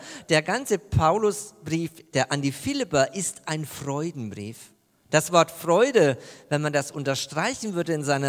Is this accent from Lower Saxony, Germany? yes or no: no; Bavaria, Germany; Also ich habe eine richtige Frau, nämlich eine Schwäbin, als Franke